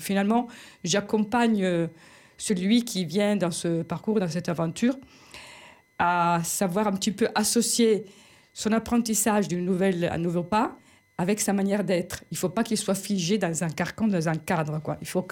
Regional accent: Turin, Piedmont, Italy; moved away as an adult; j'ai quitté Turin à l'âge de 19 ans

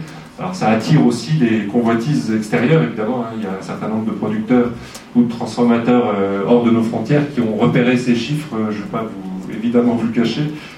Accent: France; on en consomme en tant que Français de moins en moins dans l'absolu.

